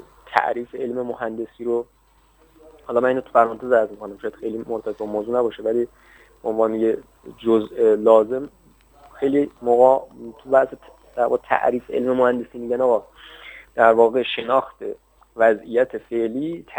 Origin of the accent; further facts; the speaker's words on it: Hamadan, Iran; born there; من بهتون گفته بودم من متولد همدانم